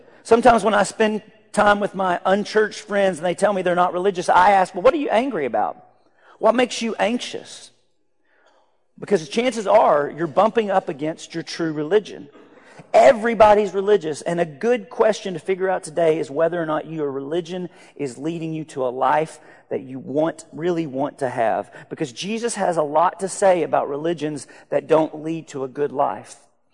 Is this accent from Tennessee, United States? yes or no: no; Arkansas, United States; Growing up in Arkansas around a lot of rural friends and family, we had this saying